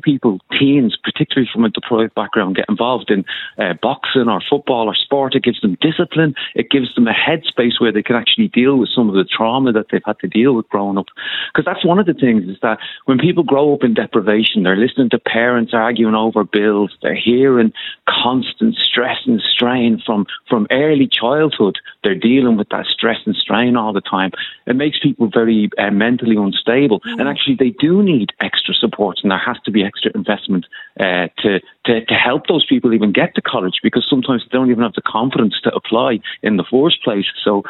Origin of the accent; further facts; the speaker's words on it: Dublin, Leinster, Ireland; I grew up in Fatima Mansions flats, so it's one of the, you know, real pockets of deprivation in the area.